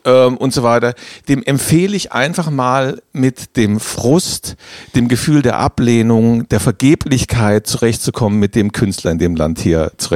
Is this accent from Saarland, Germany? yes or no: yes; Saarland, Germany; Ich komme aus dem Saarland, habe da die Kindheit und Jugend verbracht